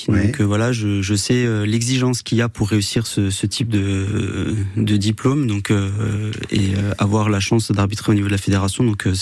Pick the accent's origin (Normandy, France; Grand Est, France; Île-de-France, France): Grand Est, France; Après, en tant qu'Alsacien, on va souhaiter